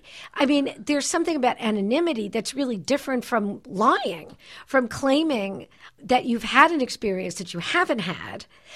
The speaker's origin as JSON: {"language": "English", "town": "Brooklyn", "region": "New York", "country": "United States", "tie": "born or raised there", "said": "I grew up in Brooklyn, New York, and there are Girl Scouts in big cities"}